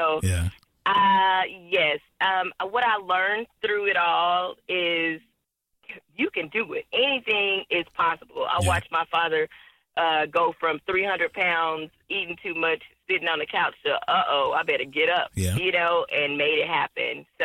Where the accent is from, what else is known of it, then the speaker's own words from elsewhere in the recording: Houston, Texas, United States; Honestly, okay, I'm from Texas and I love being a Texas Texan.